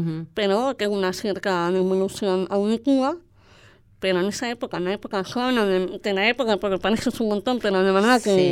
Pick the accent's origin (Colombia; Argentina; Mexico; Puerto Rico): Argentina; Longchamps, Buenos Aires Province; yo soy de Long Hams, en esa época era una ciudad más chiquita. Y nos conocíamos todos, mi viejo era el zapatero, mi vieja tenía el local de zapatos